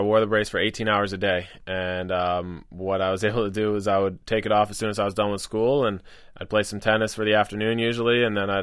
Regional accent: Fairfield, Connecticut, United States; also born or lived in Yonkers, New York; I grew up in Fairfield, Connecticut. I was born in Yonkers, but I moved to Connecticut when I was about 6 years old.

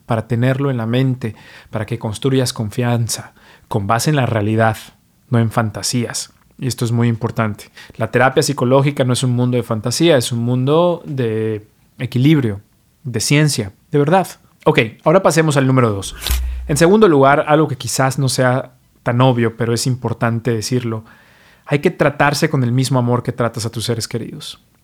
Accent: Mexico; now in New York, United States; Soy mexicano, pero vivo y practico medicina en New York

